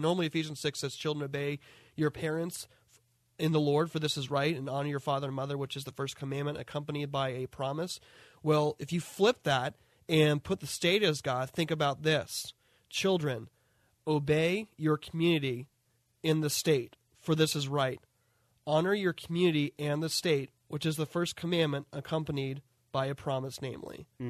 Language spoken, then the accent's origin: English; Mesa, Arizona, United States; growing up in Mesa, though, I was literally a, because, you know, we do ministry at the Mormon temple.